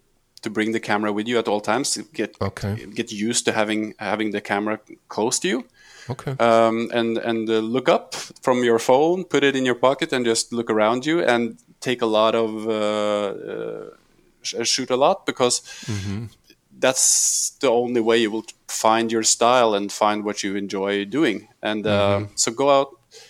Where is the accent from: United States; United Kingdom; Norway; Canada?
Norway; Oslo; So I had to focus on my hometown, Oslo.